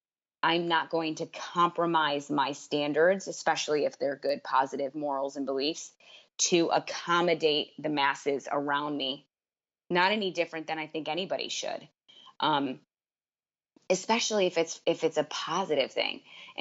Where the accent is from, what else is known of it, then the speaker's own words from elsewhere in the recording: New York City, New York, United States; like, as a New Yorker, you can see it on the train